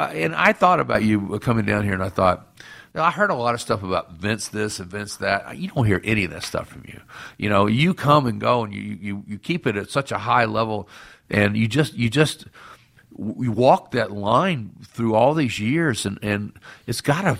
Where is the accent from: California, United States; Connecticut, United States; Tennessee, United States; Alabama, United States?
Tennessee, United States; Chattanooga; You know, I'm a guy from Chattanooga, Tennessee that's chasing my dream.